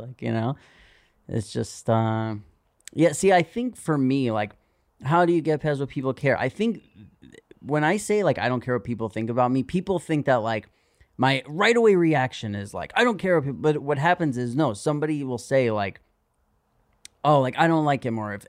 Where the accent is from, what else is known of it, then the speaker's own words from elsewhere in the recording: New York City, New York, United States; It's another thing about growing up in New York City.